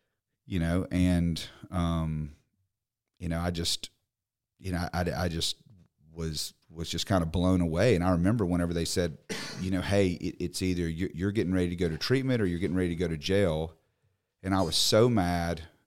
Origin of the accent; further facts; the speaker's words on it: Mississippi, United States; So I was raised in North Mississippi, went first through 12th grade to a school very similar to Hebron.